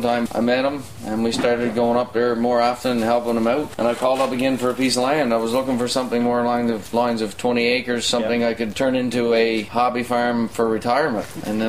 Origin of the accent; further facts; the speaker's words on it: Parsons Pond, Newfoundland and Labrador, Canada; I'm from Parsons Pond originally. I grew up in a fishing community